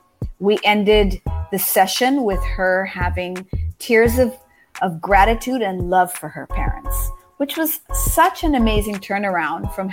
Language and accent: English; Japan; moved away as an adult; I grew up in Japan.